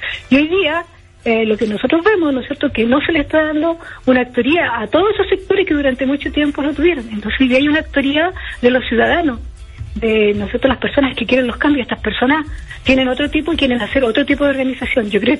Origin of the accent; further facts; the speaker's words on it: Chile; que hemos sentido como pueblo chileno